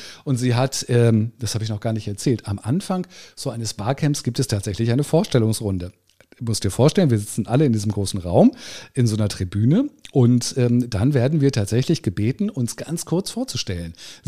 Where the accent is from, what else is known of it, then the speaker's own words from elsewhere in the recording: Stadthagen, Lower Saxony, Germany; es war tatsächlich in meiner Jugend in Stadthagen, in dem Ort, wo ich aufgewachsen bin